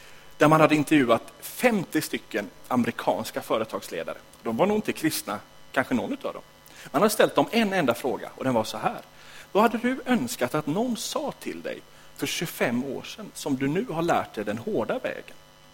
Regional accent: Sweden; born there; för oss som föddes i Sverige och bor i Sverige är det inte så enkelt att sätta sig

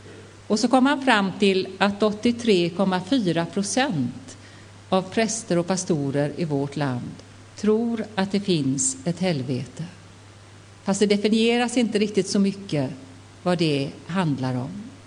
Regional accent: Marstrand, Västra Götaland County, Sweden; I Marstrand, där jag kommer ifrån, är det dåligt med den kristna tron.

